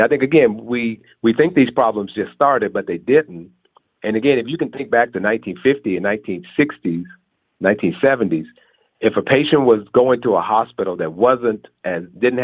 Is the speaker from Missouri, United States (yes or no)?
no; Texas, United States; I grew up in Texas.